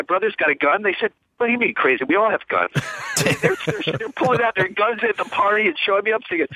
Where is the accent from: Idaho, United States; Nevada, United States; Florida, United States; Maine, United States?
Florida, United States; now in Boston, United States; I grew up in Florida in the 60s, and I remember, all my friends and I just hated it.